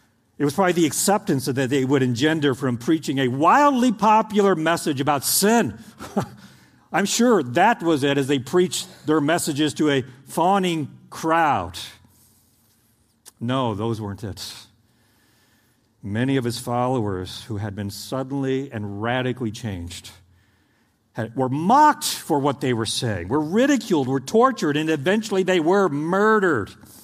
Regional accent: Oklahoma, United States; this was one of the things I had nightmares about growing up in Oklahoma, tornadoes.

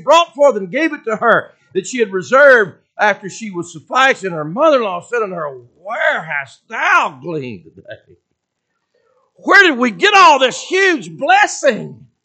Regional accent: Alabama, United States; A lot of people have, you know, since I'm from Alabama, I like to tell these stories.

